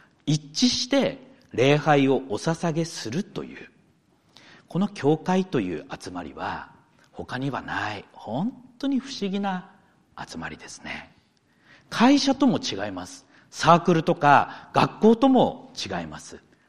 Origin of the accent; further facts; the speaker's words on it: Akita, Japan; 秋田の田舎から出てきた私のような人もいれば